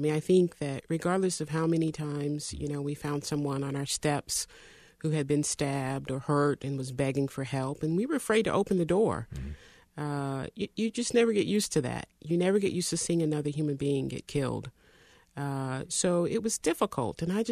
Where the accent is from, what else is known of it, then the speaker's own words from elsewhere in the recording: Greensboro, North Carolina, United States; Well, me and my two sisters and my mom grew up, my mom raised us in Morningside Homes, which is in Greensboro, and it's a housing project, so it was really poor.